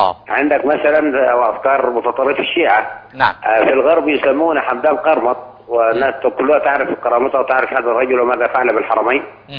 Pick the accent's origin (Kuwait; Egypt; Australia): Egypt; هنا في مصر